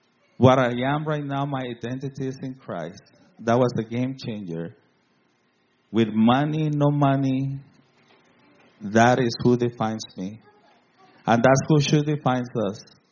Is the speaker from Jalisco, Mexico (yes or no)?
yes; Guadalajara, Jalisco, Mexico; I come from Mexico, a big city in Mexico. Guadalajara is the second biggest city in Mexico. And I grew up with nothing.